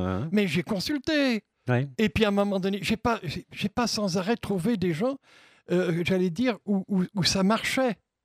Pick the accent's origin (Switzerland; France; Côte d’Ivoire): France; Avignon, Provence-Alpes-Côte d'Azur; moi je suis d'Avignon, je suis sur Avignon